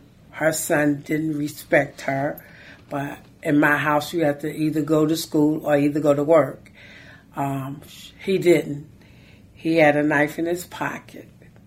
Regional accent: Philadelphia, Pennsylvania, United States; At the time, I was out of town in Philly, where I'm from. I'm from Philly, actually from Philly, with family, and it was a friend of a family.

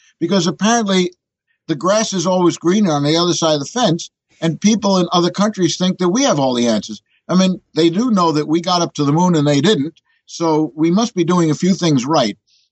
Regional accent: New York City, New York, United States; when I'm in Europe, I'm not introduced as an American. I'm introduced as a New Yorker.

